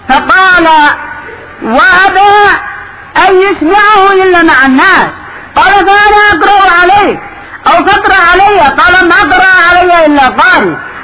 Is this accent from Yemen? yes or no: yes; Yemen; عندنا في اليمن من كان يبغض الحزبية